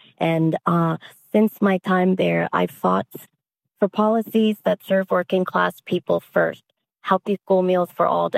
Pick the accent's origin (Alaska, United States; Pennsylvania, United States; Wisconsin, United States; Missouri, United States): Wisconsin, United States; Madison; I'm born and raised in Madison.